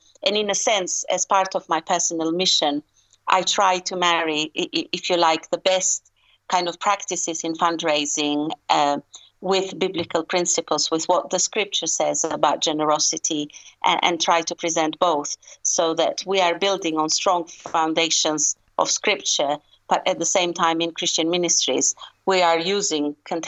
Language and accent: English; Albania; English is a second language; moved away; I'm originally from Albania, so I often travel back to visit my family.